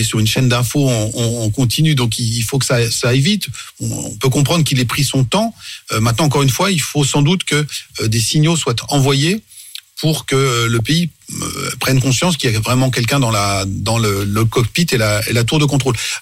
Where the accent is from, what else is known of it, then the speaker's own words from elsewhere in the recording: France; Il y a un phénomène de ralliement légitimiste au président en exercice chez nous en France.